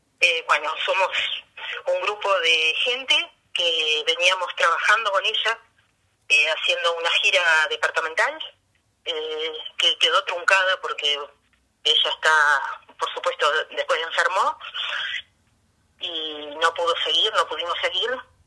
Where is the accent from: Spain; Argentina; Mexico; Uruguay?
Uruguay; Carmelo, Colonia; Somos todos de Carmelo.